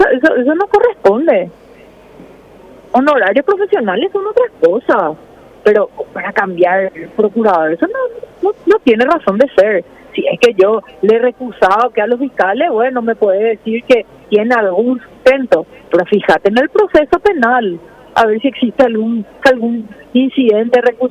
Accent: Paraguay; como ciudadana paraguaya

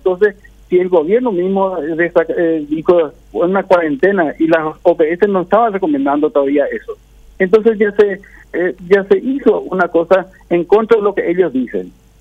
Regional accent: Paraguay; nosotros formamos parte de la población paraguaya, somos paraguayos también acá

